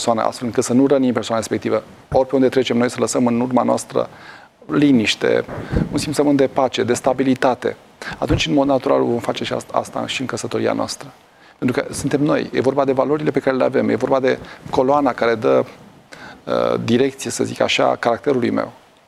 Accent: Romania; Asta suntem. Suntem înclinați spre negativisme, mai ales ca români.

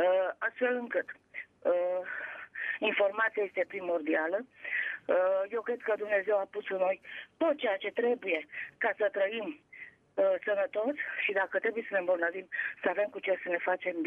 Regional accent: Bucharest, Romania; sunt din București, am 60 de ani.

